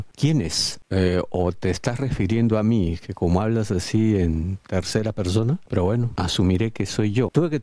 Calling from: Buenos Aires, Argentina; yo le hablo de la provincia de Buenos Aires

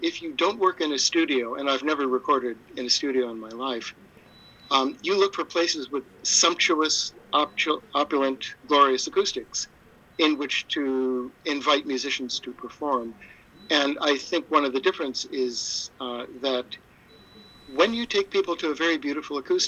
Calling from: Avondale, Rhode Island, United States; I'm talking to you from Avondale, Rhode Island, immediately opposite Stonington, across the mighty Pawcatuck, looking over the heads of geese and swans, as I said.

